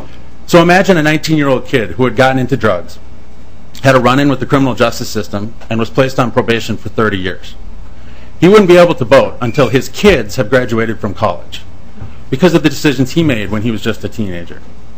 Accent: Owatonna, Minnesota, United States; Growing up in Owatonna, I was taught from a young age about democracy and the value of voting.

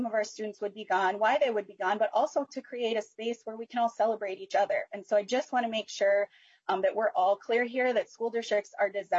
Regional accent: Green Bay, Wisconsin, United States; I was raised Jewish in Green Bay, Wisconsin, where there are not a lot of Jewish kids.

